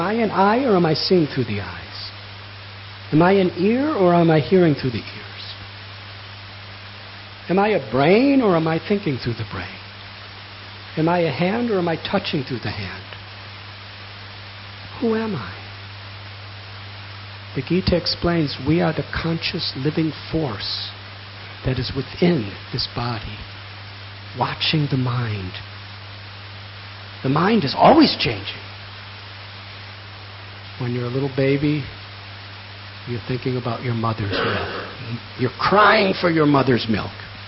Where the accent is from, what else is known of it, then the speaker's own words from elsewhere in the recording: United States; I'm American. I'm a male.